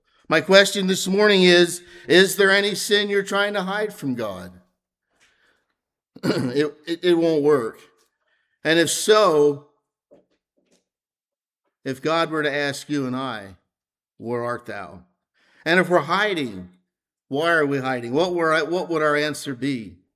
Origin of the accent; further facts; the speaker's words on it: Pennsylvania, United States; moved away as an adult; now in Franklin County, United States; But I'm imported from Lancaster County in 1989 to Franklin County when I married my beautiful wife, Melody.